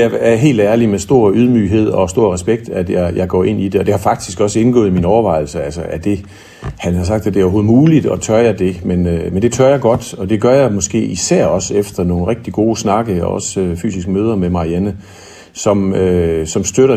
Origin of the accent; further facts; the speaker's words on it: Aarhus, Central Denmark Region, Denmark; also born or lived in Vestjylland; jeg kommer fra Aarhus og bor der med min kone og børn, så synes jeg, at der er nogle værdier og noget tænkning op i Nordjylland, som jeg godt kan stå indenfor, og som også flugter godt med den baggrund, jeg selv har fra Vestjylland.